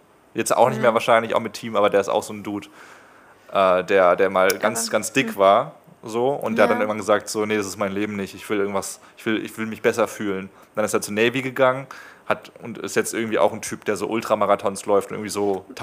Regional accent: Germany; Kann ich als Deutscher bestimmt bringen, oder?

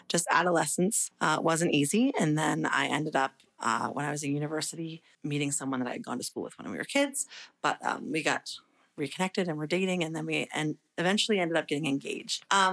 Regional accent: Nova Scotia, Canada; moved away as an adult; I am originally from Nova Scotia. So I lived there until I was about 22.

